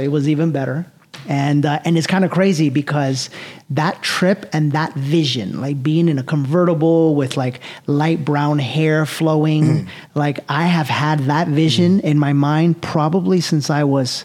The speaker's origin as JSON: {"language": "English", "town": "New York City", "region": "New York", "country": "United States", "tie": "born or raised there", "said": "Because I felt that growing up in New York City and like my roots are Latin American."}